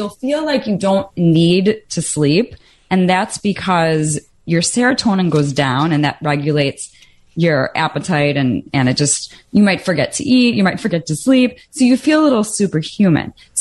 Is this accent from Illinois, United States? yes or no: yes; Chicago, Illinois, United States; now in Los Angeles, United States; Correct. I am in LA, but yes, I am from Chicago.